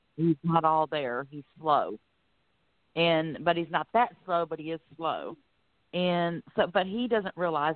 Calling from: Florida, United States

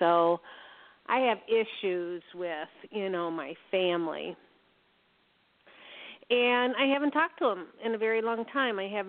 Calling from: Wisconsin, United States; I'm calling from Wisconsin.

